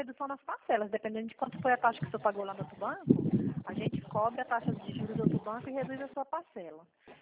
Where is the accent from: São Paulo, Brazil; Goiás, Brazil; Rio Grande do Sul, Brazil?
Goiás, Brazil; Goiânia; De Goiânia, nós somos de Goiânia.